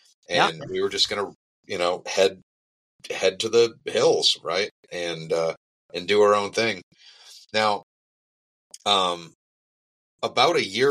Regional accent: Prospect, Maine, United States; now in North Carolina, United States; long story is, we're both from Maine.

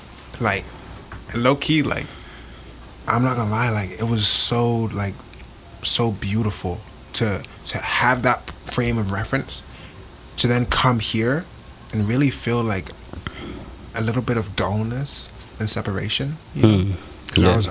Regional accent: London, United Kingdom; my experience growing up in London, it was amazing.

